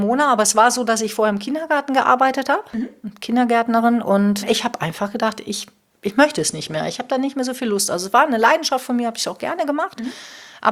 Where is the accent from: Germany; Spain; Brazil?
Spain; La Palma, Canary Islands; Ja, und ich komme ursprünglich aus La Palma, von den Kanaren.